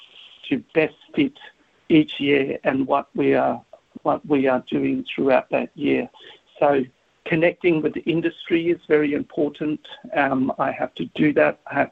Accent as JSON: {"language": "English", "town": "Broome", "region": "Western Australia", "country": "Australia", "tie": "born or raised there", "said": "So my grandparents were stolen generation, but I grew up in Broome many, many years ago. So I am home to Rabibi, Gullabulu, Yarrun and Jugan country. Grew up there for a long time."}